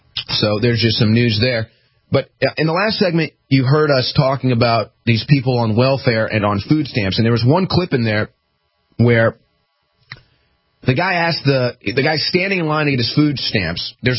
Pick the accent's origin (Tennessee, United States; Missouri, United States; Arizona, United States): Missouri, United States; St. Louis; And look, I'm from St. Louis where homeless people are actual homeless people.